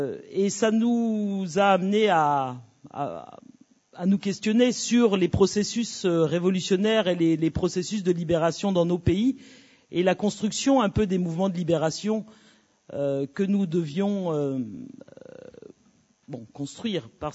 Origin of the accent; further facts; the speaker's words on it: Cameroon; chez nous au Cameroun